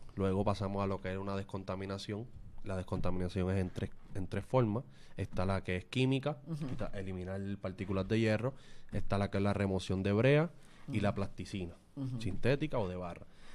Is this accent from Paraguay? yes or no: no; Quebradillas, Puerto Rico; Mira, yo soy de Quebradilla. Estoy en el pueblo de Quebradilla.